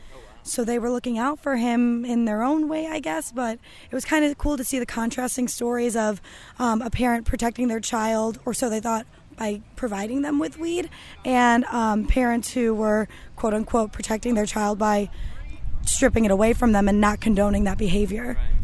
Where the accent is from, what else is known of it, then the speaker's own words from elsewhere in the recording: Illinois, United States; I'm not from Indiana, but I'm from the west suburbs of Chicago.